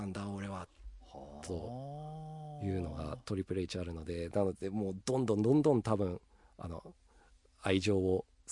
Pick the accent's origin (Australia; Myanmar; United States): Australia; 僕オーストラリア出身なんですけど、